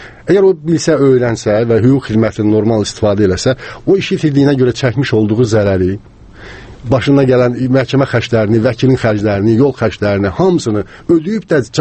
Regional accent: Karabakh, Azerbaijan; mən özüm də Qarabağlıyam, yəni qohumlarım da bir səsi qaçqındır.

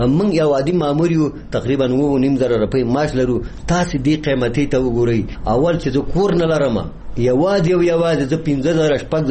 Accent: Jalalabad, Nangarhar, Afghanistan; زه د جلال آباد اوسېدونکی یم.

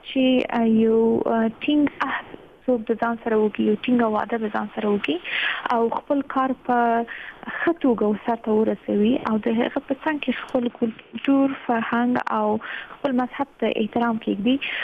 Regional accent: Afghanistan; moved away as an adult; زه په دغه افغانستان کې پیدا شوی یم، هم دلته لوی شوی یم

